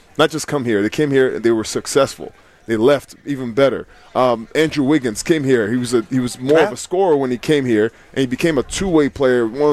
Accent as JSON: {"language": "English", "country": "Nigeria", "moved": "yes", "lives_now": "United States", "said": "I came to the United States looking for a better opportunity. I came here from Nigeria, and discovering that orange ball changed my whole life."}